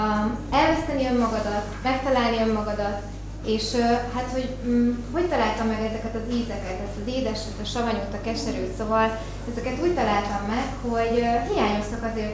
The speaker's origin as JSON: {"language": "Hungarian", "region": "Borsod-Abaúj-Zemplén", "country": "Hungary", "tie": "born or raised there", "said": "én egy faluban nőttem föl, egy 500 lelket számoló kis faluban, Borsod megyében"}